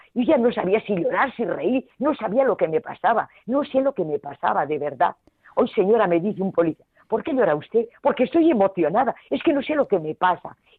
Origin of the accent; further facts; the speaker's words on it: Salamanca, Castile and León, Spain; sabía que soy salmantino.